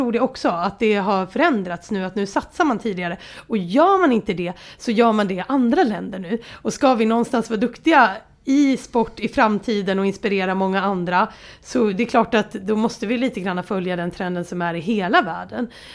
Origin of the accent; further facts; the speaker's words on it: Dalarna County, Sweden; jag växte upp nära Kungsberget som ändå har ett gäng backar